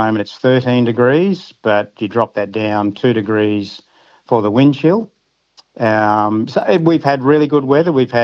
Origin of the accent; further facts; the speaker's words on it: Queensland, Australia; We're from North Queensland.